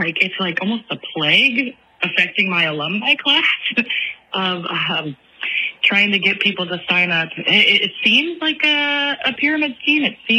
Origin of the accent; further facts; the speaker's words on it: Kansas City, United States; I grew up in Kansas City